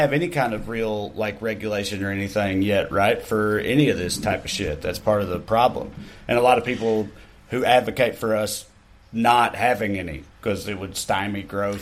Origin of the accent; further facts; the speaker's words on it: Salina, Tennessee, United States; There's no traffic lights in my hometown of Salina, Tennessee